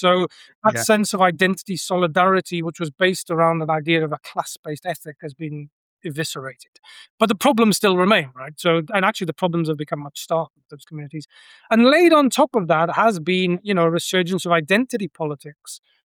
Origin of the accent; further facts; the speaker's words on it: Wales, United Kingdom; the valleys where I grew up in South Wales